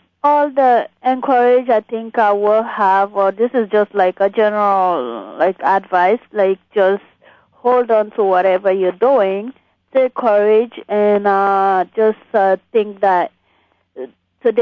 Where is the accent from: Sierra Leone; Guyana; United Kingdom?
Sierra Leone; trying to reunite them with their family in my home country in Sierra Leone.